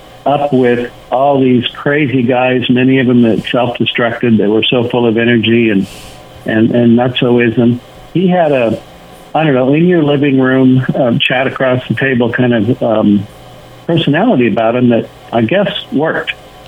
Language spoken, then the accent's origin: English; California, United States; I grew up in Northern California, but he never gives the town.